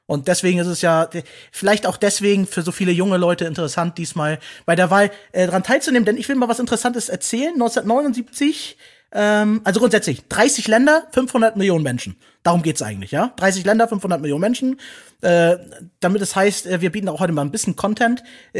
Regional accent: Turkey; Ich bin Türke.

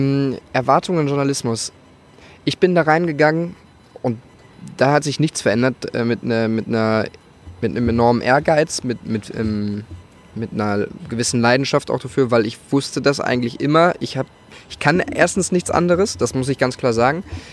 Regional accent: Gelsenkirchen, North Rhine-Westphalia, Germany; Ich komme aus dem Pott, gebürtig. Gelsenkirchen, wunderschöne Gelsenkirchen.

